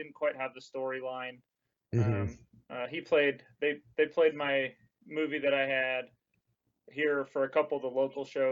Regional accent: Washington, United States; I grew up in Eastern Washington

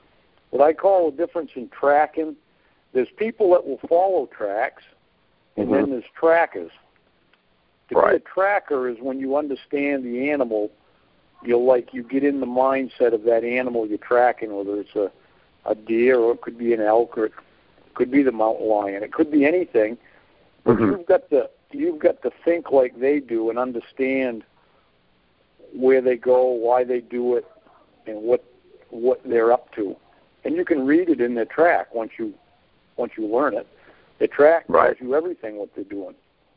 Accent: Maine, United States; I grew up right here in Maine, actually grew up in southern Maine, and I moved north 28 years ago.

